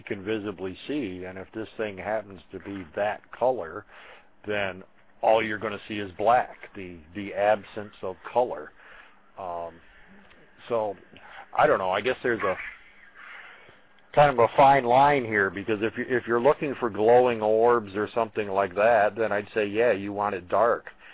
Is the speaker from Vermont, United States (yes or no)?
yes; Benton, Vermont, United States; I'm from Benton, Vermont.